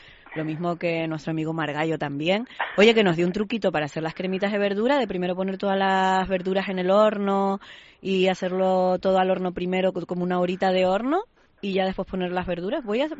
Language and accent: Spanish; Spain; digo, que soy la única española.